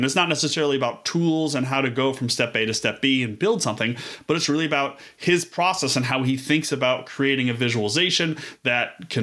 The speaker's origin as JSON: {"language": "English", "town": "Buffalo", "region": "New York", "country": "United States", "said": "Okay, so I'm from Buffalo."}